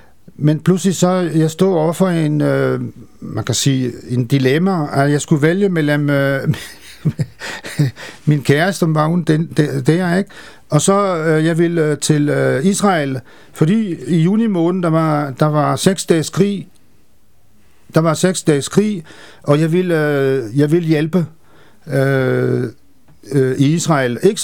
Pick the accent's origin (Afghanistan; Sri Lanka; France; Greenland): France; now in Denmark; jeg er ikke dansker, og stadigvæk ikke dansker, jeg er franskmand, Men jeg har boet i Danmark i 42 år